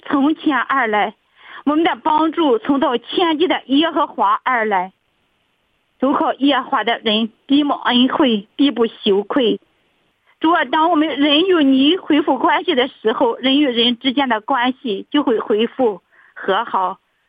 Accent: Qingdao, Shandong, China; 我是青岛的

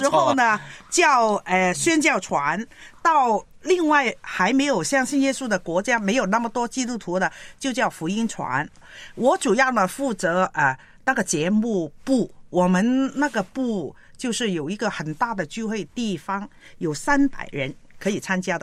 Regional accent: Hong Kong; 我在香港土生土长啊

